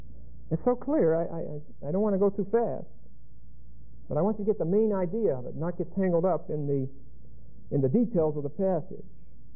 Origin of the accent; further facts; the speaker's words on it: Pennsylvania, United States; Back where I come from, we have kinfolk. I come from Western Pennsylvania, a level 2200 coal mine shaft, 3,622.